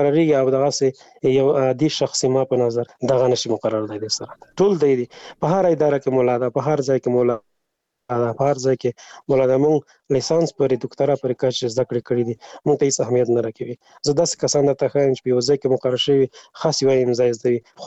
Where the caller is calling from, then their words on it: Afghanistan; افغانستان نه تماس نیول ده